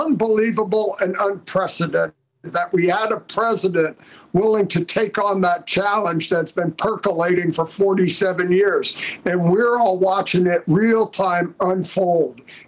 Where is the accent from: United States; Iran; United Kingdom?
Iran; moved away; My father was a naval officer. I grew up in Iran. We were there from 68 to 79.